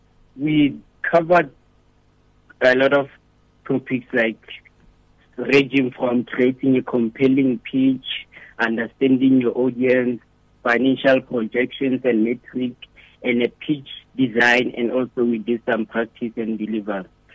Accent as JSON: {"language": "English", "town": "Rustenburg", "region": "North West", "country": "South Africa", "tie": "born or raised there", "lives_now": "Roodepoort, South Africa", "said": "Yeah, so I was raised in Rustenburg, but then we recently moved to Roodepoort."}